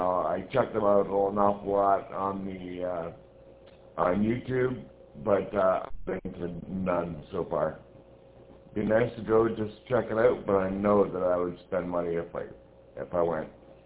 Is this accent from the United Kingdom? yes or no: no; Dunnville, Ontario, Canada; I am from Dunville, Ontario